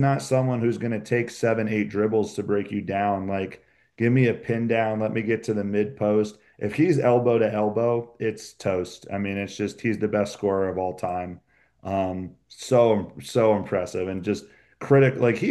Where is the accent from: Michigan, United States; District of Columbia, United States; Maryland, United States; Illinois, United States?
District of Columbia, United States; Washington; So I was actually growing up in Washington, D.C., amidst the rise of Gilbert Arenas. That's where I finished high school